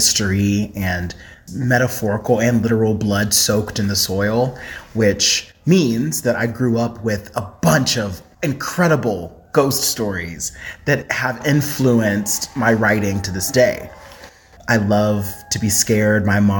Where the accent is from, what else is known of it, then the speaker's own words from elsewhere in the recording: Georgia, United States; I am from Georgia, and I think that there are obviously ghost stories all over the United States, but particularly in the southeast of the country.